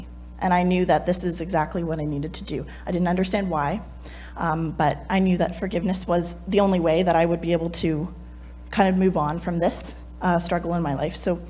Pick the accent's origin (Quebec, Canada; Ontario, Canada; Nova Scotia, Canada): Ontario, Canada; Oakville; I go to Queens for nursing. I was raised in Oakville, Ontario